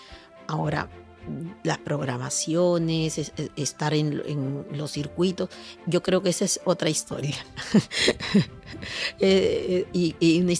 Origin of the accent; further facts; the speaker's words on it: Peru; cuando estoy en mi país, cada vez que regreso, y los muchos años que me he dedicado a los títeres también en el Perú